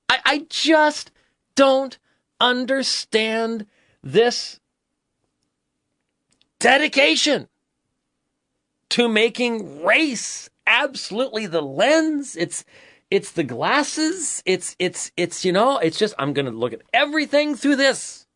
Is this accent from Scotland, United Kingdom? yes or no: yes; Scotland, United Kingdom; I'm not a Scotsman first. I'm a Christian first.